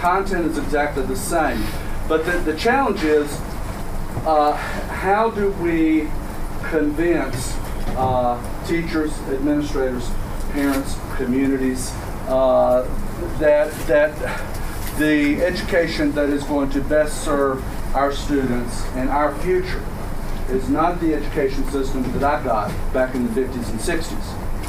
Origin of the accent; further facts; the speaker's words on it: New Zealand; I'm from New Zealand. That's why I sound like this.